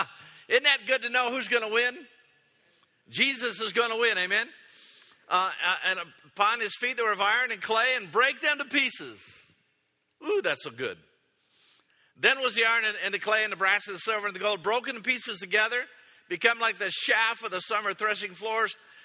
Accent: Austin, Texas, United States; Now, I'm from Austin, so I had to make sure people realized that he ate grass, didn't smoke it.

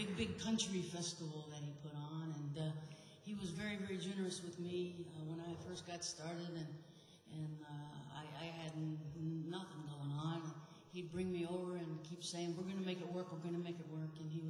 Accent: New Orleans, Louisiana, United States; I'm from New Orleans, so it's got some jazz funeral.

